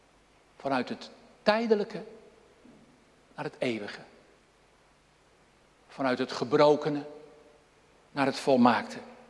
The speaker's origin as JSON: {"language": "Dutch", "town": "Dirksland", "region": "South Holland", "country": "Netherlands", "tie": "born or raised there", "said": "Maar ik ben in Dirksland opgegroeid en geboren ook trouwens. En belijdenis gedaan in de Hervormde Kerk bij dominee van der Linden."}